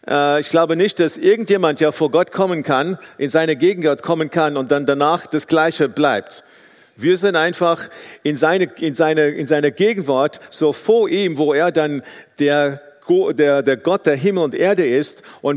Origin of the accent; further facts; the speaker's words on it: South Africa; So, ich bin in Südafrika aufgewachsen